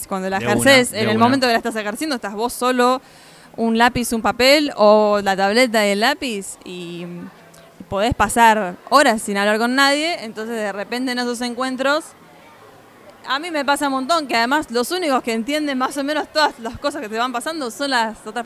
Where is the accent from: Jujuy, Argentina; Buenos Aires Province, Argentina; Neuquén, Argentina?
Buenos Aires Province, Argentina; Mar del Plata; Sí, nacida y criada en Mar del Plata todavía, ahí.